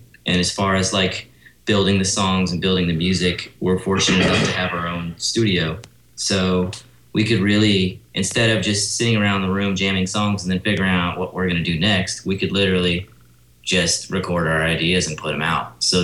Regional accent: Atlanta, Georgia, United States; Well, yeah, actually, all of us sort of are from different places, but I'm actually from Atlanta

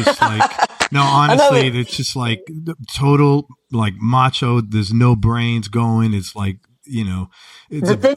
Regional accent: Bronx, New York, United States; now in US South; So I'm from the Bronx where everybody was of color and tons of gay people. Rednecks scared the shit out of me. Until I've been living in the South a long time now

